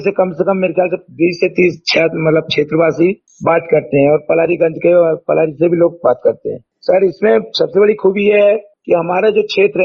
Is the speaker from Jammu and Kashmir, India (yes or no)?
no; Seoni, Madhya Pradesh, India; सबसे पहले तो आपको बता दूं हमारा जिला पड़ता है सिवनी।